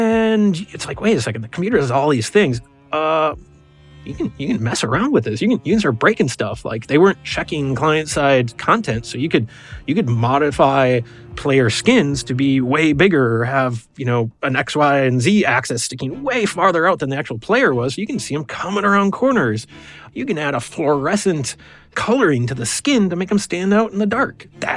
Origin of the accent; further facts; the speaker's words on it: Wisconsin, United States; I grew up in Wisconsin. Both of my parents were in medicine.